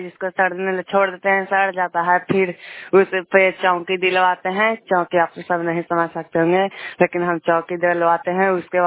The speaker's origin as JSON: {"language": "Hindi", "town": "Sulempur", "region": "Bihar", "country": "India", "said": "मैं नालंदा जिला से, मेरा सुलेमपुर गांव हुआ, अब मैं गोड़ापुर पंचायत से हूँ।"}